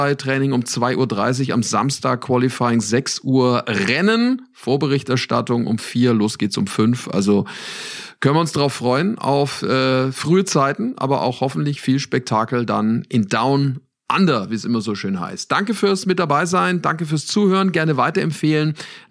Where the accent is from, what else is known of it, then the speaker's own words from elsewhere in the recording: Bavaria, Germany; bei uns in Bayern sagt man, er scheißt sich nichts